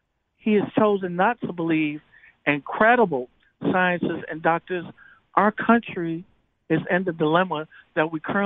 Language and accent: English; Chicago, Illinois, United States; I'm from Chicago. No one in Chicago loves the president.